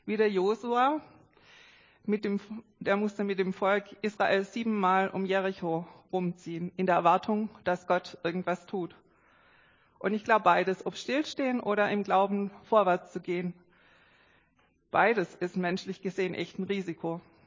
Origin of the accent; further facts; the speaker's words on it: Lorch, Germany; Ich komme aus Lorch und da bin ich auch in der Gemeinde gewesen